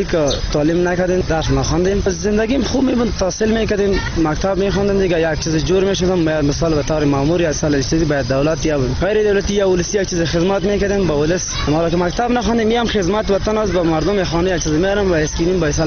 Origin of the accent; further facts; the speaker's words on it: Jalalabad, Nangarhar, Afghanistan; از جلال آباد هستم.